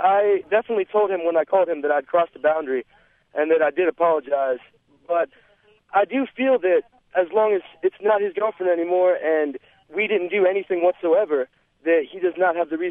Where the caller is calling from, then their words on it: Charlotte, North Carolina, United States; I'm from Charlotte.